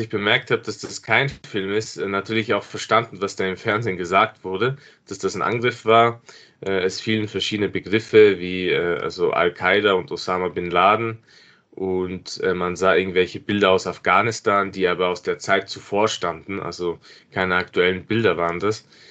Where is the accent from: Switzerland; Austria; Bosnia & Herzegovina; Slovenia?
Austria; Innsbruck, Tyrol; ich bin in Innsbruck aufgewachsen und war bis zum damaligen Zeitpunkt nicht dort, hatte auch, wie schon erwähnt, in Innsbruck gab es keine afghanische Diaspora, deshalb hatte ich nicht mit anderen Afghanen zu tun